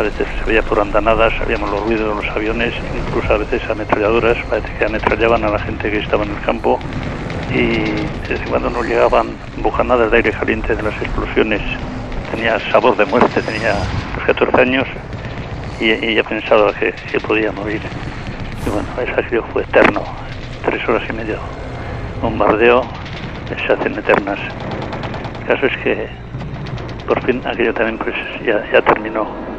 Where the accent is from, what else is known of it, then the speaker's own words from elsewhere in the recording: Guernica, Basque Country, Spain; me dijo, ¿pero de dónde eres? Y tal, y dije, pues de Guernica